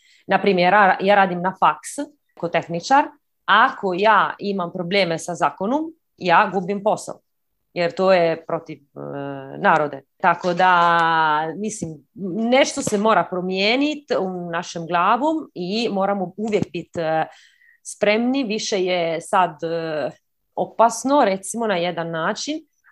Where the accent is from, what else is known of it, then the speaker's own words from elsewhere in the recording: Modena, Emilia-Romagna, Italy; Croatian is a second language; ja sam iz Modene, tako sjeverna Italija